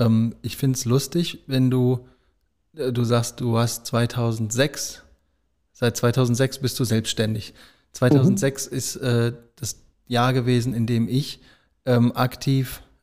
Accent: Rhineland, Germany; ich komme ja hier aus dem Rheinland

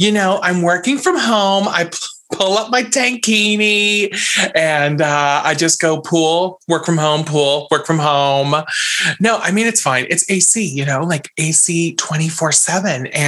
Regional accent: Round Lake, New York, United States; now in Palm Springs, United States; Well, I grew up in Round Lake, New York, which is about 2 hours north of New York City. And I currently live in Palm Springs, California, which is about 2 hours outside of Los Angeles.

